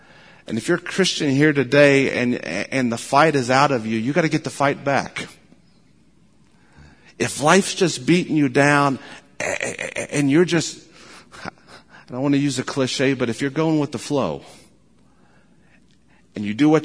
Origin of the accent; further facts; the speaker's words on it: United States; Memorial Day is a day that as a country, as a people, as an American people, we honor those who have given their blood for the faith.